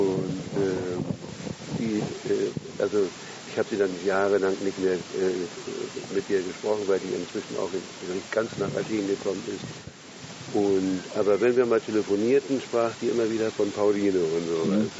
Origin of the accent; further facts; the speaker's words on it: Berlin, Germany; Ich bin ja aus West-Berlin.